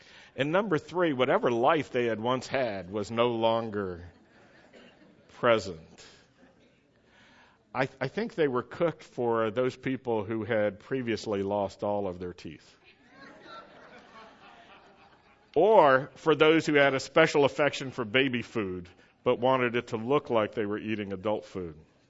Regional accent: Roanoke, Virginia, United States; I mean, I grew up in the South in Roanoke, Virginia, but I liked my vegetables to still have a little bit of life.

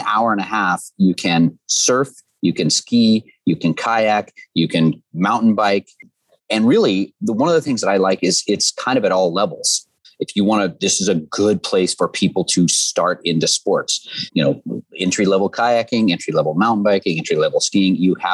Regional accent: Dorena, Oregon, United States; And I grew up outside of Cottage Grove, I grew up in a town called Dorena, which isn't even a town. It's just a reservoir. So we were outdoor kids

